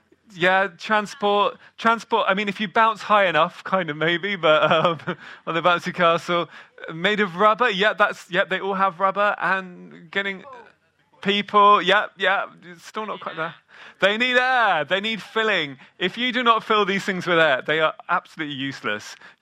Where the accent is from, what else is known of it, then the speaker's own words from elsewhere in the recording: Turkey; also born or lived in Lebanon; And I grew up in Turkey and in Lebanon, so like we eat a lot of hummus.